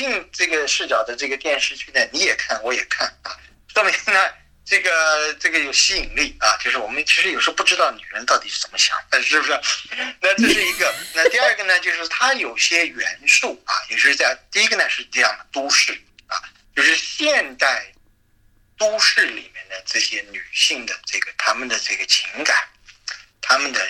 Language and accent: Chinese; China